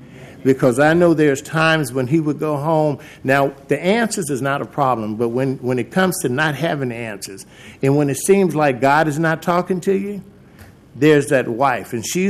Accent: Gary, Indiana, United States; now in Portland, United States; I'm not originally from Portland. I come from Indiana, from City Gary, Indiana.

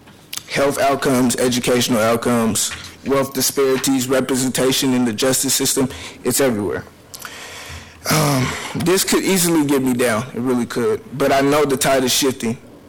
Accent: Portland, Oregon, United States; As a young Black man growing up in Northeast Portland, I have been raised by two strong Black women, my mom and my grandma.

